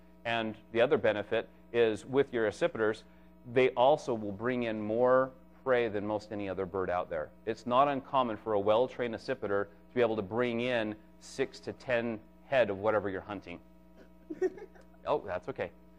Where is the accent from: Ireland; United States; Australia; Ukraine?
United States; Utah; I'm from Utah, and these are very, very populous in Utah.